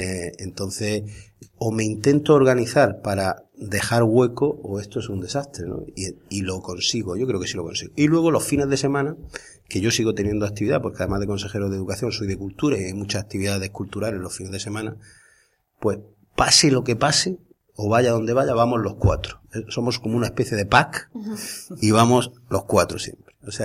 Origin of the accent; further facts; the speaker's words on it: Puerto Lumbreras, Region of Murcia, Spain; yo nací en Puerto Lumbreras, crecí en Puerto Lumbreras